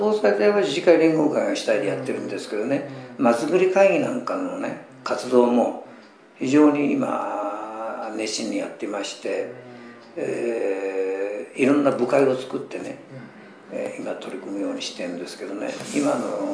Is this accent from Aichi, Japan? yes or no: no; Suwa, Nagano, Japan; also born or lived in Omiya; 生まれはね、埼玉県の大宮なんですけど、はい、親父がキーとやってましたからね、はい、その関係で親父が病気になった時に諏訪行ったんですよ、